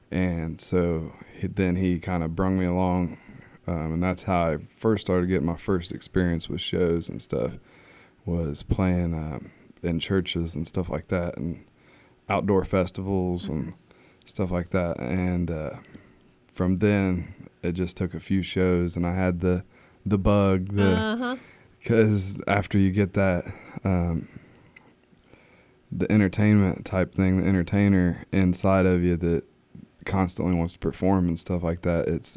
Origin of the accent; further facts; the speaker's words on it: Martinsville, Indiana, United States; I'm from Morgan County. Grew up around Martinsville, Paragon, Monrovia area.